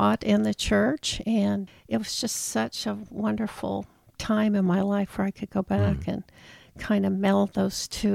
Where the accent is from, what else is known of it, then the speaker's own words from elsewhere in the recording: Oklahoma, United States; I grew up in Oklahoma and went to Oklahoma Baptist University in Shawnee.